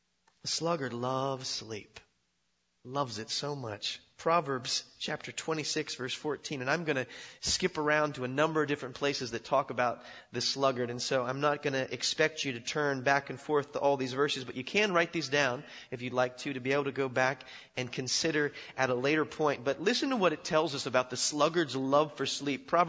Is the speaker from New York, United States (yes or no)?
no; Oregon, United States; I am originally from Oregon, and we have slugs in Oregon.